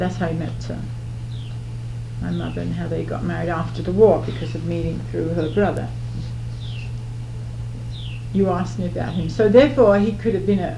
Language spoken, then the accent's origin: English; Bromley-by-Bow, London, United Kingdom; born there; accent: Cockney; Well, I was born in Bromley-by-Bow. That's the east end of London.